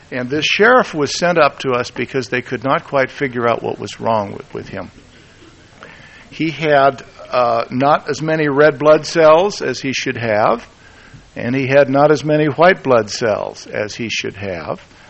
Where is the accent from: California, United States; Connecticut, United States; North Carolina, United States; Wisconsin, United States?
California, United States; Okay, now I'm fresh from California.